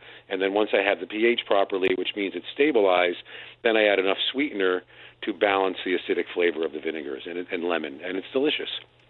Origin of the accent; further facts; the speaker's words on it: New Haven, Connecticut, United States; I grew up in New Haven, Connecticut. I'm Italian-American, but my stepfather is Puerto Rican. My neighborhood was very mixed, and I was exposed to all kinds of foods.